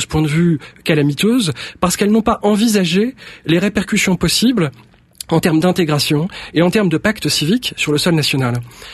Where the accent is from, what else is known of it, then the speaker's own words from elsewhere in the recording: Lille, Hauts-de-France, France; Je suis originaire de Lille, et à Lille